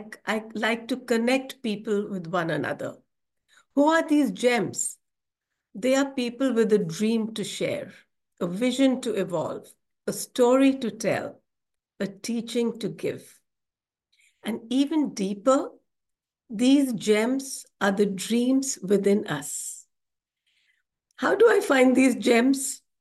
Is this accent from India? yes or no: yes; India; I'm from India.